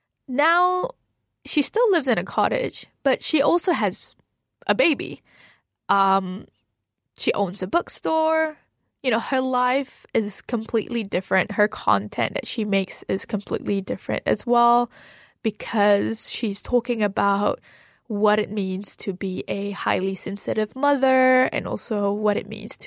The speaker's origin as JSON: {"language": "English", "country": "Malaysia", "said": "I never saw myself as Malaysian first or Muslim first"}